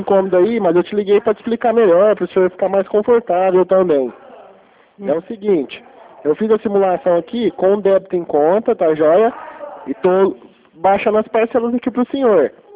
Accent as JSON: {"language": "Portuguese", "town": "Franca", "region": "São Paulo", "country": "Brazil", "said": "eu sou de Franca"}